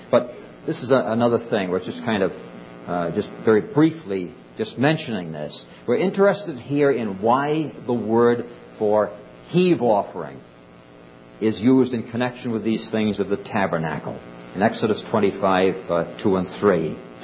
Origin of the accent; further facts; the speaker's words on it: Rhode Island, United States; accent: Rhode Island; And I say I never mispronounce them because it's just my accent. From Rhode Island, everybody talks this way.